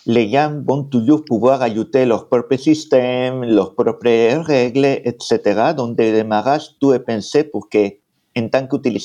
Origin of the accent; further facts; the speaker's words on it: Spain; accent: Spanish; French is a second language; now in France; je m'occupe de la partie des frères de Clever Cloud. Et mon petit accent, vous connaissez l'histoire, blablabla, espagnol, blablabla, perdu en Bretagne